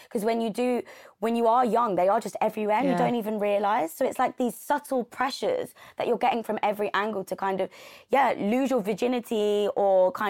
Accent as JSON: {"language": "English", "region": "London", "country": "United Kingdom", "tie": "born or raised there", "said": "So I grew up in Southeast London, and I went to a local dance school."}